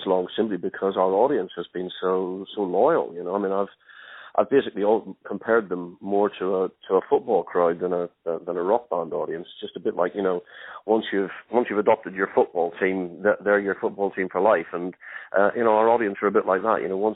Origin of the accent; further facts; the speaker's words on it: Northern Ireland, United Kingdom; we grew up in Northern Ireland through the whole troubles and the civil unrest there.